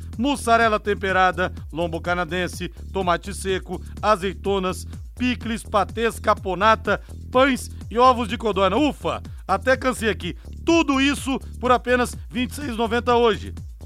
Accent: São Paulo, Brazil; Eu sou paulista, né? Paulista adora chopp com pastel.

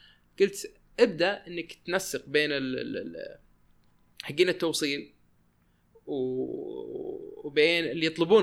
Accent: Saudi Arabia; تطبيقات تواصل اجتماعي عندنا في السعودية أو في الخليج أو حتى العالم العربي كلها رديئة جدا جدا جدا

